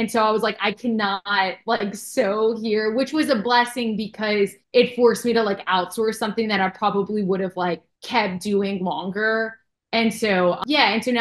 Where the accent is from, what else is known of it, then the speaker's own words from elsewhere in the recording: Louisiana, United States; I grew up in Louisiana, so there's not much of an industry here.